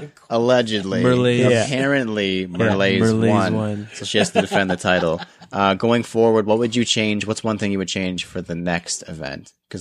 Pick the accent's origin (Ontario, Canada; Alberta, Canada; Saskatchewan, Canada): Ontario, Canada; Scarborough; I'm actually from Scarborough. I was there earlier today.